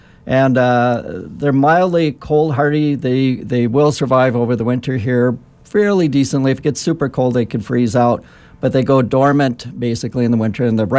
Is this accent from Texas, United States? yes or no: no; Minnesota, United States; I'm from Minnesota originally, and we grew marigolds up there in the summer